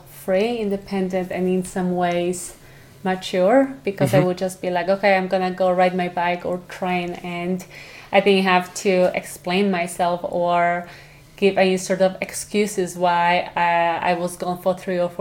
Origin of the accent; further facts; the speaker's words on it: Ochotnica Górna, Lesser Poland, Poland; I definitely grew up in Ochotnica Górna, which is a small town in southern Poland, close to the mountains.